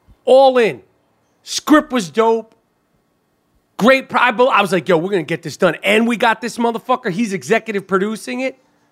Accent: New York City, New York, United States; I'm true to this. We grew up in New York City.

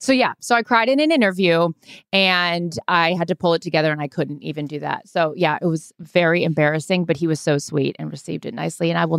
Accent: Seattle, Washington, United States; So, of course, I'm from Seattle. I love, you know, what this city has done.

